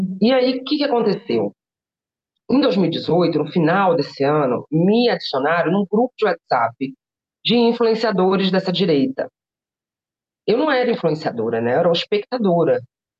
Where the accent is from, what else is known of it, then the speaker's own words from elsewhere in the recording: Bahia, Brazil; Eu sou baiana, né?